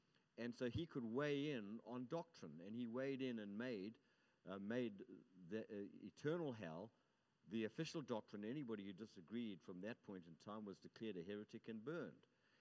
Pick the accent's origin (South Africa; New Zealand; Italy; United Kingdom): South Africa; now in United States; I come from South Africa, and a terrorist was one thing and a freedom fighter was another, depending on which side you were.